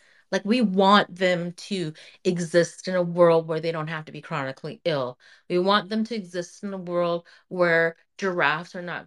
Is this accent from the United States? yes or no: no; Canada; I mean, we're Canadian because we care, right?